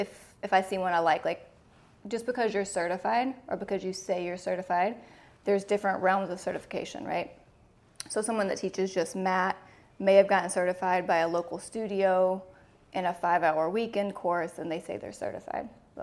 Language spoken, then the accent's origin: English; Arkansas, United States; I am from Arkansas.